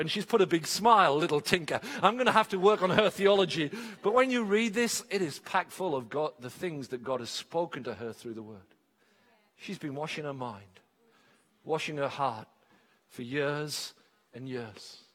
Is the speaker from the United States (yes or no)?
no; England, United Kingdom; So you sit down with your coffee or your cup of tea, because we're English, and firstly, you read the scripture.